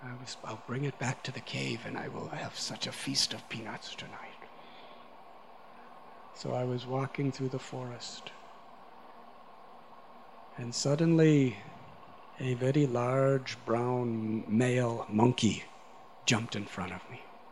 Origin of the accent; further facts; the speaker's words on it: United States; And because I was from America, 1 rupee in those days was, there was 8 rupees to a dollar in those days.